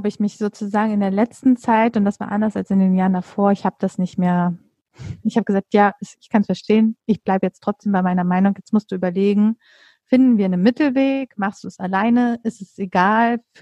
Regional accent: Mecklenburg-Vorpommern, Germany; Und wir kommen beide aus Mecklenburg-Vorpommern.

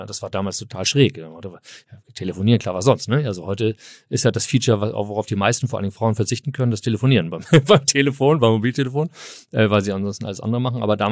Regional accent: Hamburg, Germany; Nein, ich komme aus Hamburg, ich bin Eppendorf, Eppendorf groß geworden.

